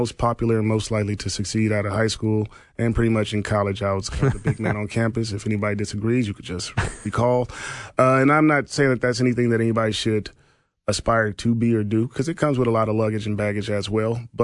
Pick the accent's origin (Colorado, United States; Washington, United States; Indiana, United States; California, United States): California, United States; Compton; You know, I come from Compton, California education and community to now I'm at this grand university sitting on top of this hill overlooking the Pacific Ocean